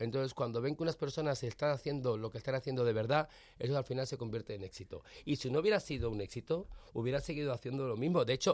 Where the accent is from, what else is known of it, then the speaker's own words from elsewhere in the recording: Madrid, Community of Madrid, Spain; yo soy madrileño de pro, nací en Madrid y moriré en Madrid.